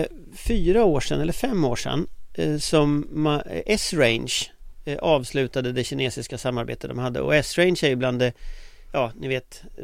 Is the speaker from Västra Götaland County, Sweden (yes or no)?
yes; Gothenburg, Västra Götaland County, Sweden; Jag är ju själv född och uppvuxen i Göteborg.